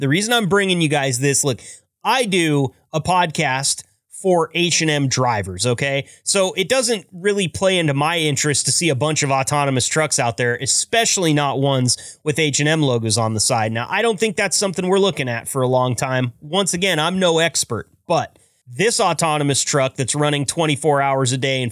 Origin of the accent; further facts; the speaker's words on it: Oregon, United States; actually headquartered in my home state of Oregon in the beautiful city of Portland.